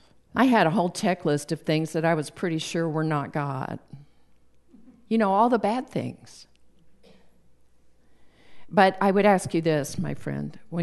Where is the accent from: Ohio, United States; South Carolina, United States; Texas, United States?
Texas, United States; Lubbock; also born or lived in Midland; because I lived in Lubbock. When I was born in Midland, moved to Lubbock when we were a baby.